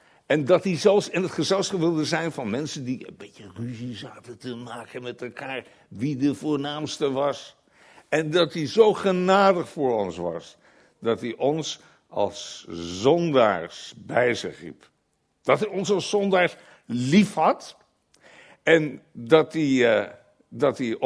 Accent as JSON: {"language": "Dutch", "region": "Groningen", "country": "Netherlands", "tie": "born there", "said": "Aanstaande donderdag in Groningen, mijn geboortestad trouwens."}